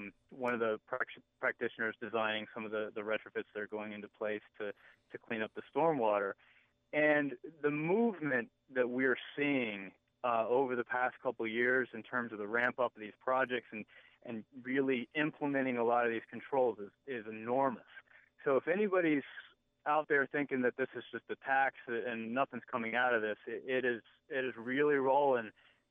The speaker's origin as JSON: {"language": "English", "region": "Maryland", "country": "United States", "tie": "born or raised there", "said": "First, I grew up in Anne Arundel County, and there, growing up, we heard constantly about, conservation of the bay"}